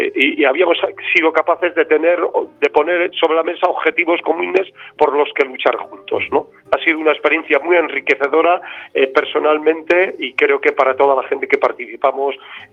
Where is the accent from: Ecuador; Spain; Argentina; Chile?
Spain; Palencia, Castile and León; soy un pastor de Palencia, con P.